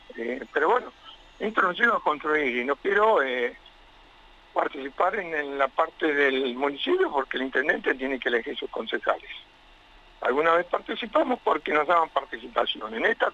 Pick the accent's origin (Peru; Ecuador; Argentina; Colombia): Argentina; Neuquén; somos neuquinos, nos eligió el pueblo de Neuquén